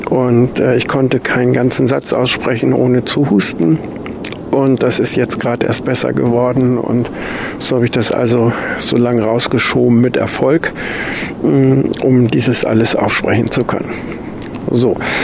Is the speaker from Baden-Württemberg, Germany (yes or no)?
no; Schleswig, Schleswig-Holstein, Germany; born there; Ich bin in Schleswig direkt an der Schlei geboren